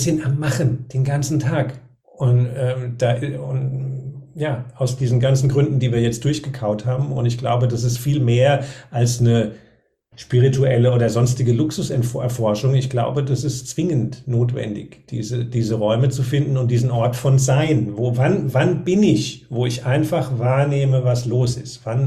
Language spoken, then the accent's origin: German; Germany; Ja, so ein Wort kenne ich aus meiner Kindheit, auch aus dem Odenwald, wo ich aufgewachsen bin.